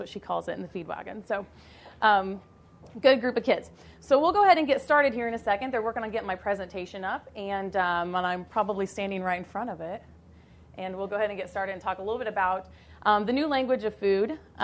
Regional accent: Kansas, United States; I come to you from Northeast Kansas, where I have a very similar story to Katie, actually. I grew up on a diversified crop and livestock operation.

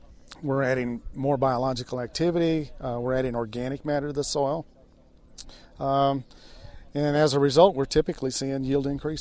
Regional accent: Illinois, United States; I'm from Illinois, southern Illinois to be exact.

